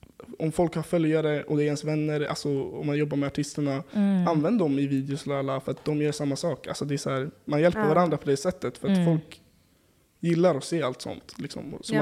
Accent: Stockholm, Stockholm County, Sweden; jag är 19 år

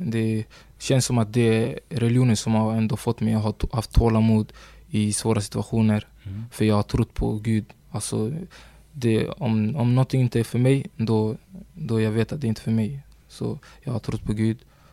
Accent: Sundsvall, Västernorrland County, Sweden; Jag växte upp i Nacksta, Sundsvall.

